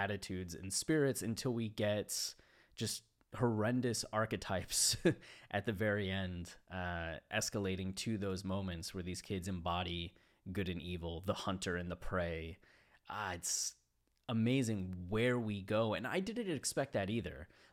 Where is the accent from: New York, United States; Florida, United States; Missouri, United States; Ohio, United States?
Ohio, United States; Canal Fulton; my hometown, Canal Fulton, Ohio, small, 5,000 people, nobody was really that big of a dick.